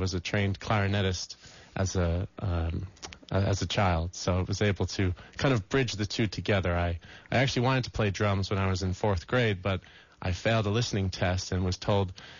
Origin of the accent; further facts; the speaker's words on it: New York, United States; So I'm definitely a New Yorker, you know, at heart from the old days, but it's been a blend of the West.